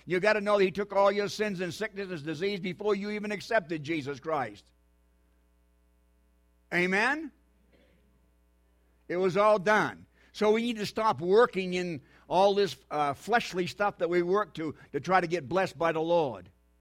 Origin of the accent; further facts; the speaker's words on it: New Hampshire, United States; See, I'm from New Hampshire, man.